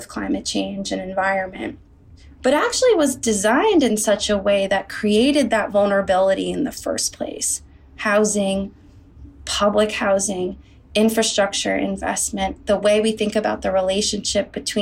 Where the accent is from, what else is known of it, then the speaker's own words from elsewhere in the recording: New York, United States; A couple really big things happened in my journey as a New Yorker, as a person in the world, and as an American